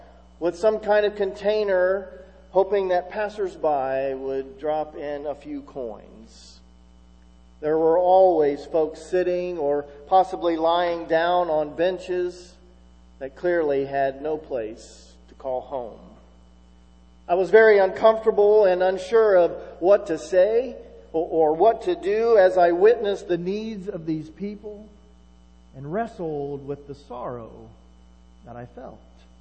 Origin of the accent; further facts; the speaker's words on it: Enon, Ohio, United States; also born or lived in Athens, Ohio / Coralville, Iowa; I went from growing up in Enon to living in Athens, Ohio, to go to college at Ohio University, to my first job at Wright-Patt, which is a protected community in and of itself, and then to a small town in Iowa